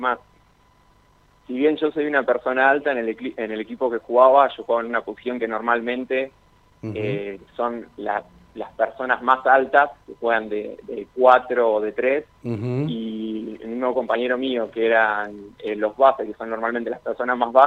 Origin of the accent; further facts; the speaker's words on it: La Plata, Buenos Aires Province, Argentina; Yo soy de La Plata.